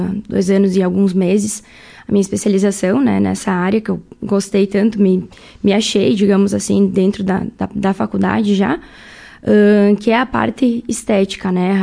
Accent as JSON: {"language": "Portuguese", "town": "Marau", "region": "Rio Grande do Sul", "country": "Brazil", "tie": "born there", "said": "Sim, sou nascida aqui em Marau mesmo. Sou."}